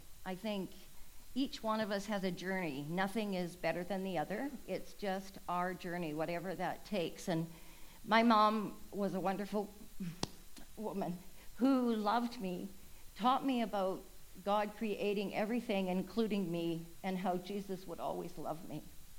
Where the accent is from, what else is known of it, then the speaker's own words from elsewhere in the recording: Boston Bar, British Columbia, Canada; I grew up first off in Boston Bar, which is a very tiny community. We had an Anglican church.